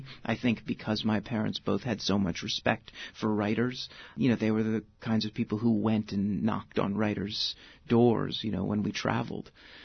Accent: Ketchum, Idaho, United States; growing up in Ketchum

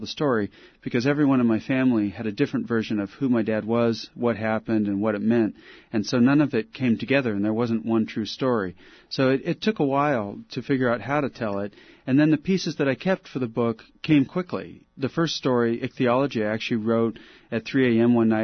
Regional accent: Ketchikan, Alaska, United States; also born or lived in Adak Island; now in California, United States; Yeah, I was born in Alaska on Adak Island and then grew up in Ketchikan in southeast Alaska, where it's rainforest and really beautiful.

